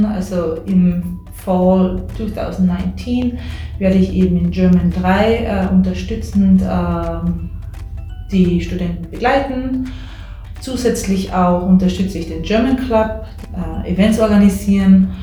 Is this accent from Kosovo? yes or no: no; Carinthia, Austria; ich komme aus Österreich und zwar aus dem südlichsten Bundesland, das heißt Kärnten.